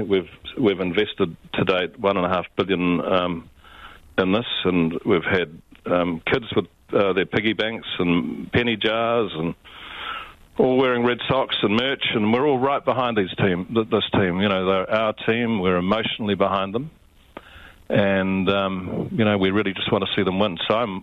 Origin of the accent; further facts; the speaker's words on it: New Zealand; I want the same as every Kiwi, I think.